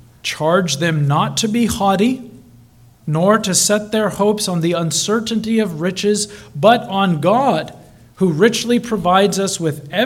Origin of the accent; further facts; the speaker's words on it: Thailand; also born or lived in Albania / North Macedonia; I was born in Thailand and spent most of my education years in Thailand.